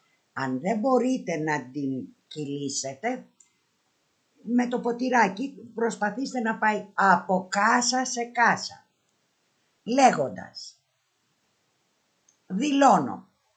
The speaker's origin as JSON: {"language": "Greek", "town": "Athens", "region": "Attica", "country": "Greece", "tie": "born or raised there", "moved": "as an adult", "lives_now": "United States", "said": "Εγώ γεννήθηκα και μεγάλωσα σε κοιλάδα, στην Αθήνα, στην Αττική. Στην Αμερική που πήγα, το πρώτο μέρος που έζησα, βρέθηκα στο San Fernando Valley"}